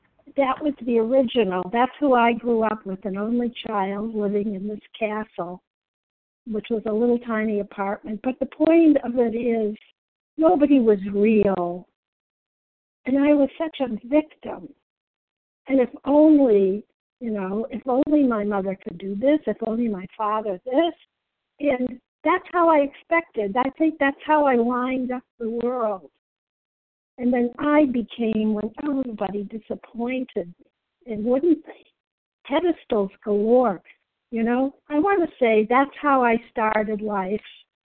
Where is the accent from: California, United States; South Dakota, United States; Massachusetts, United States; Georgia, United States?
Massachusetts, United States; I'm from Massachusetts, going to Italy.